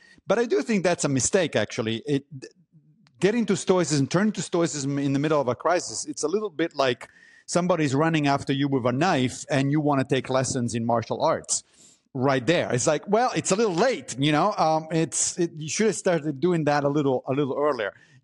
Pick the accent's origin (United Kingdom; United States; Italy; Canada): Italy; I grew up in Italy, so naturally I was by default a Catholic. But I left the church when I was a teenager. And ever since, I consider myself a secular humanist.